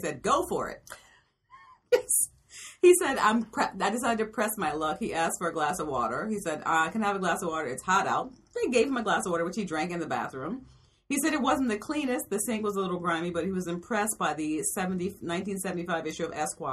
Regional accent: New York, United States; I sympathize with this as a New Yorker

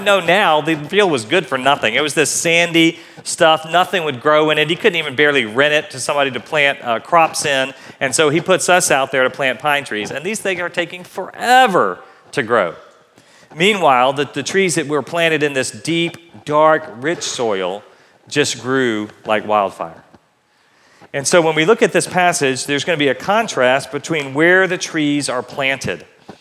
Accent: Atlanta, Georgia, United States; I grew up in Atlanta, Georgia, and my dad thought that we were a little bit too soft as city boys

